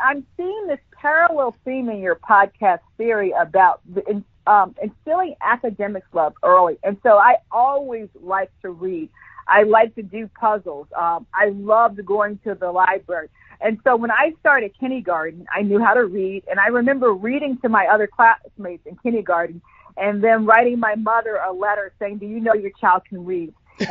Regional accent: Philadelphia, Pennsylvania, United States; grew up and spent my formative years in Philadelphia. And so part of who I am, who shaped me, was growing up in Philadelphia in that era.

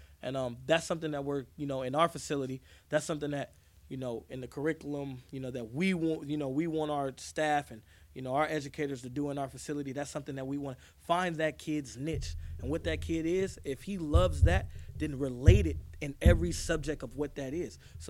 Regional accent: Vallejo, California, United States; You know, where I'm talking about Vallejo, where I'm from, it's our community.

